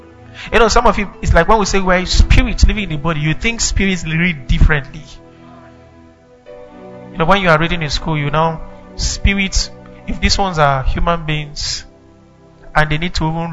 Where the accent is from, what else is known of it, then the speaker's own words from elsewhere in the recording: Zaria, Kaduna State, Nigeria; I was coming from an apostolic setting. I grew up in Kaduna, Zaria. So we are known there till today for prayer.